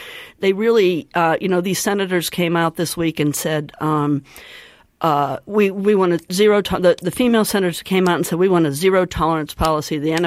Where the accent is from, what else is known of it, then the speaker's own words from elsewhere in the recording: Pittsburgh, Pennsylvania, United States; excuse me, I'm from Pittsburgh